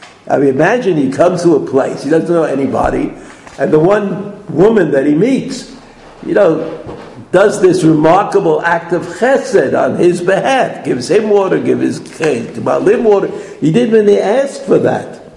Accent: Brooklyn, New York, United States; I mean, I'm from Brooklyn. I realize that's a disadvantage

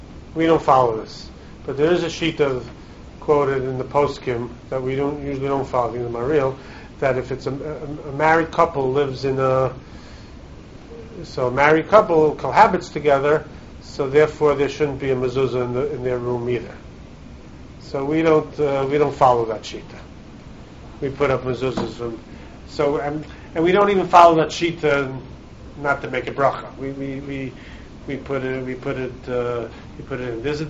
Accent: Brighton Beach, New York, United States; I remember as a little kid, I grew up in Brighton Beach. This is where I grew up as a little kid. And then we moved to Flatbush. 1969, he moved to Flatbush.

